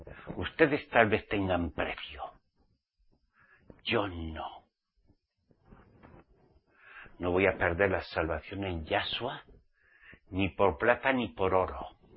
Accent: Spain; Y eso que soy español.

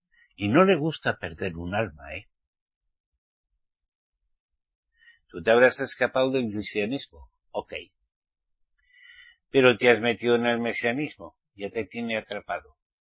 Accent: Navarre, Spain; Yo como soy vasco navarro, del Valle Roncalés español

